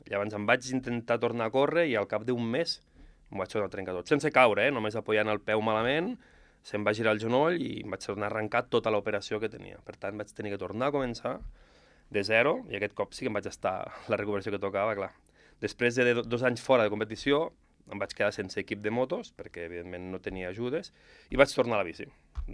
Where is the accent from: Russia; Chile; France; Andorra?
Andorra; Ordino; Jo sóc d'Ordino i allà només hi havia pedres i rius